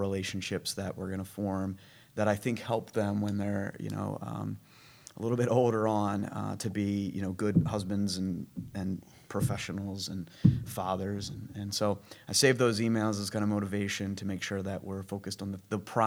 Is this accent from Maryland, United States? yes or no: yes; Baltimore, Maryland, United States; I grew up in Baltimore and just kind of traveled around the Mid-Atlantic where lacrosse took me.